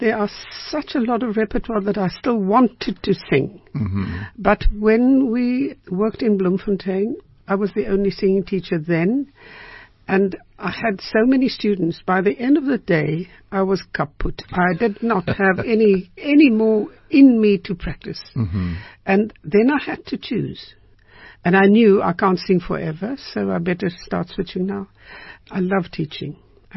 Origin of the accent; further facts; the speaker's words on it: Freiburg, Baden-Württemberg, Germany; You know, I grew up in Freiburg, and curry was something like